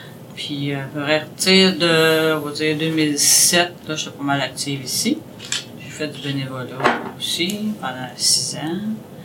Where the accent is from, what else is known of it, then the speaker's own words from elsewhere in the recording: Montreal, Quebec, Canada; born there; moi, je suis née à Montréal, là.